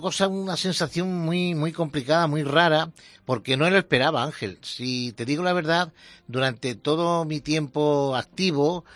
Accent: Torredonjimeno, Andalusia, Spain; now in Jaén, Spain; Aquí en Jaén, yo soy de Torredón Jimeno, como tú muy bien has dicho, pero llevo más de la mitad de mi vida viviendo en Jaén

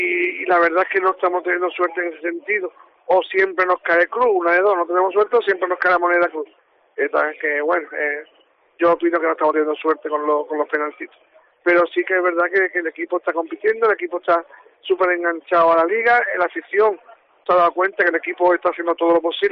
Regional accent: Cádiz, Andalusia, Spain; now in Jerez, Spain; yo soy de Cádiz, yo realmente a casi al 100% veo Cádiz, hombre.

